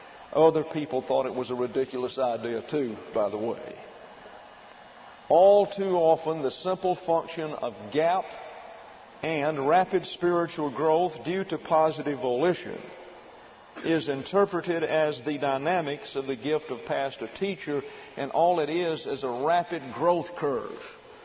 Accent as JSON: {"language": "English", "region": "Alabama", "country": "United States", "tie": "born or raised there", "said": "opportunity I had to go do trial sermons was at Montgomery, Alabama. Very alluring to me. It's 40 miles from my hometown."}